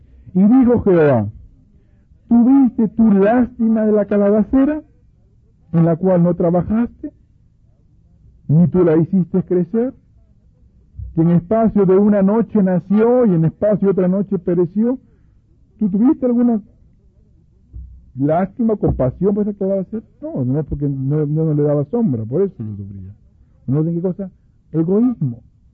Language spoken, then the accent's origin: Spanish; Peru; moved away; cuando yo llegué, yo vengo de Perú